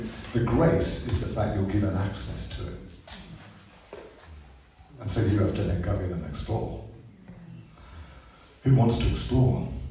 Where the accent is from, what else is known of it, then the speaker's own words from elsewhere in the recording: Birmingham, West Midlands, United Kingdom; So, I'm from Birmingham, I shouldn't say that.